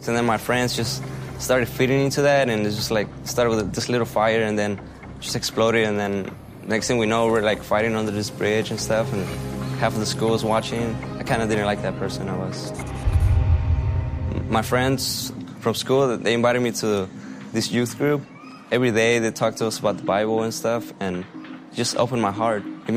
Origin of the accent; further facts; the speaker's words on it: Dallas, Texas, United States; Growing up in East Dallas, it was a little tough and not safe at times.